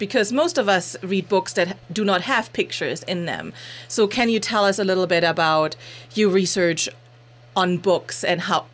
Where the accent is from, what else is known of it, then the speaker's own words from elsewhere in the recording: Germany; and I grew up in Germany